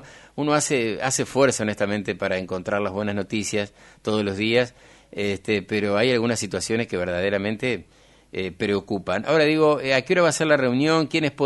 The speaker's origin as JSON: {"language": "Spanish", "country": "Argentina", "said": "somos argentinos de última, que podemos pensar diferente, pero queremos un país mejor para todos"}